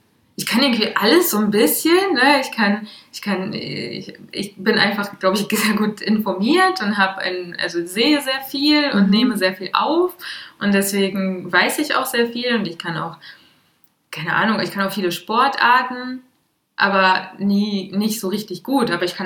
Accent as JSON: {"language": "German", "country": "Latvia", "moved": "yes", "lives_now": "Germany", "said": "also wir sind ja aus Lettland hier hingezogen, haben auch relativ lange in einer Notwohnung gewohnt"}